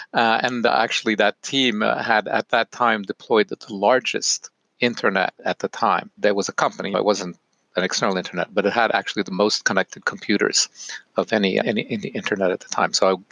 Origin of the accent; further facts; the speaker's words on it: Rome, Lazio, Italy; also born or lived in Trieste, Italy / Germany / San Francisco, United States / Boston, United States; now in United States; I was born in Trieste in the north of Italy, lived a little bit in Germany, then wound up in San Francisco for a while. Then they split up and my mother moved back to Italy and I grew up in Rome, but then I went to university in Boston.